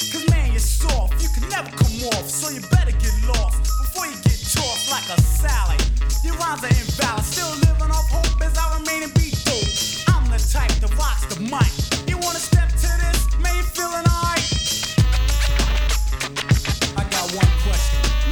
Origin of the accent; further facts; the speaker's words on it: Philadelphia, Pennsylvania, United States; and my hometown Philly, and the rest of the hilltop hustlers.